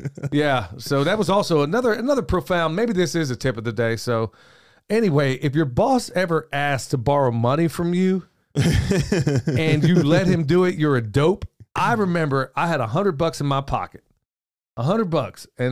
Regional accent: Oklahoma, United States; growing up in Oklahoma, dude, you're going to hear some stuff now to this day.

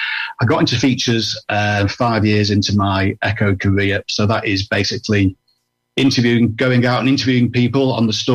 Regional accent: Preston, North West England, United Kingdom; So I spent the first 3 years of my career in my hometown of Preston, which is about an hour's drive away.

